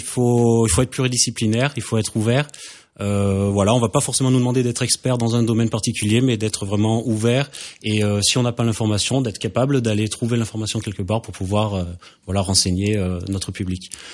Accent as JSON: {"language": "French", "region": "Occitanie", "country": "France", "said": "Alors moi je viens du Tarn"}